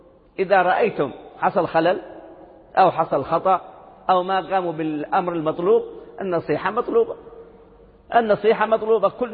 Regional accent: Yemen; وقد كان عندكم يقولون ماشي رب في بلدنا اليمن هذه

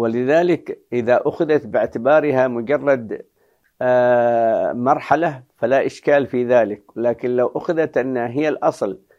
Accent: Yemen; ومنها بلادنا اليمن جرت مظاهر من هذا النوع

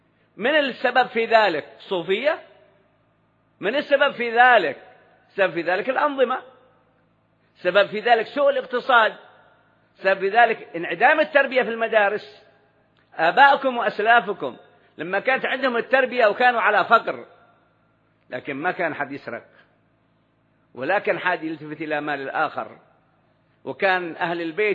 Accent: Yemen; عندنا في اليمن تعايشوا إخوان

